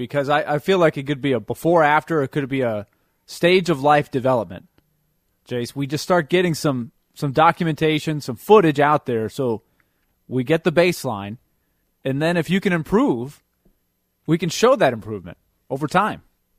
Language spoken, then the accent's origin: English; Florida, United States; Back in the day, when I grew up in Florida, like, it was at least 50% of the people in my neighborhood had a pool